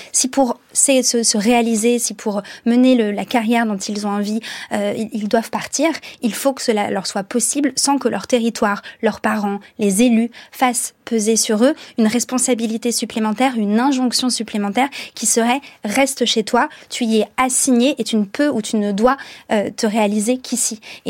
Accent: Auvergne-Rhône-Alpes, France; Moi, j'ai grandi dans l'Allier, j'y retourne ce soir, d'ailleurs, après cette émission.

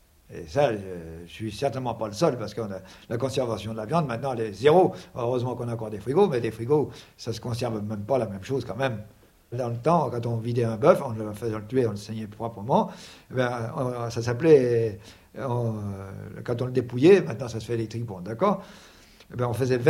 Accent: Normandy, France; j'ai fait l'abattoir, oui, chez moi en Normandie, je sais faire l'abattoir

